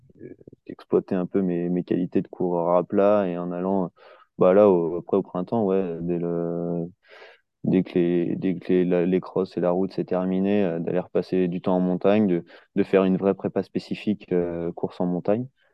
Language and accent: French; Centre-Val de Loire, France; Je suis du Loiret et je suis arrivé dans la région il y a à peine un an, quoi. Je suis arrivé au début de l'été.